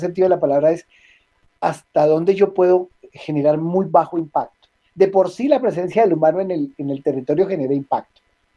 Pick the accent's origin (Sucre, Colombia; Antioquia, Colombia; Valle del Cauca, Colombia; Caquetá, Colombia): Caquetá, Colombia; Hablemos de un departamento que yo conozco muy bien, que es el mío, de donde yo soy nativo, que es el departamento del Caquetá.